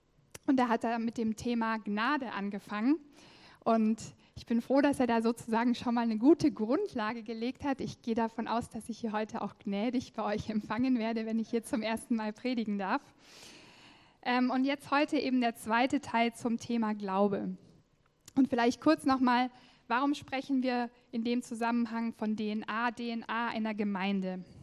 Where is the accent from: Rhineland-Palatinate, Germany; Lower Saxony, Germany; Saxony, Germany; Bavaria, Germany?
Bavaria, Germany; Munich; also born or lived in Düsseldorf; now in Stuttgart, Germany; Also ich lebe seit gut 10 Jahren in Stuttgart. Davor habe ich längere Zeit in Düsseldorf gelebt. Aber eigentlich komme ich aus München, bin da geboren und aufgewachsen.